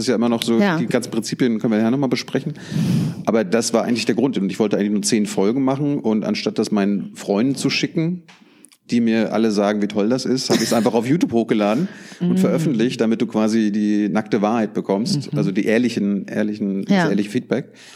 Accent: Mecklenburg-Vorpommern, Germany; ich komme ja aus MacPom

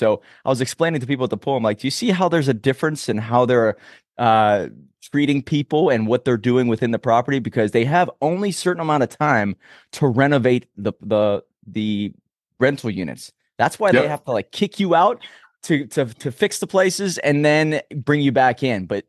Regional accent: Pittsburgh, Pennsylvania, United States; "I'm from Pittsburgh."

